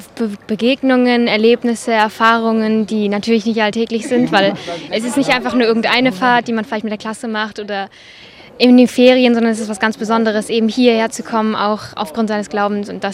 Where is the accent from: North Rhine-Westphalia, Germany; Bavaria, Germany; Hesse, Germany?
North Rhine-Westphalia, Germany; Düsseldorf; ich komme auch aus Düsseldorf.